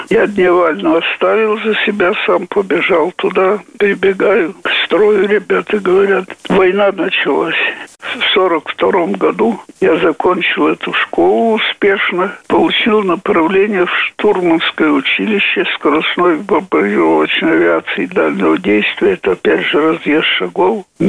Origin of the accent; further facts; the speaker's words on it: Gari, Sverdlovsk Oblast, Russia; born there; Родился я в Гаринском районе, село Гари, Свердловской области.